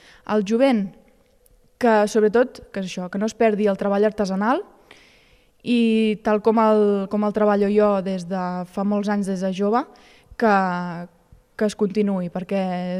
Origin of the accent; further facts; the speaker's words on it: Sarral, Catalonia, Spain; És una cosa del meu poble i ara que tenim la cantera oberta doncs s'ha d'aprofitar i treballar l'alabastre de Sarral, que és únic